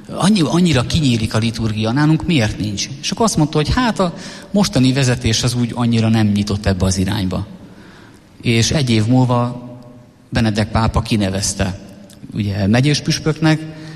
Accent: Szabolcs-Szatmár-Bereg, Hungary; És én szabolcsi gyerek vagyok, sokat dolgoztunk a kertben

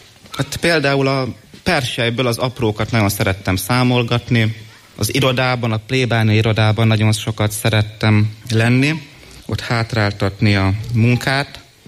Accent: Miskolc, Borsod-Abaúj-Zemplén, Hungary; 18 éves vagyok, Miskolcon élek és születtem is.

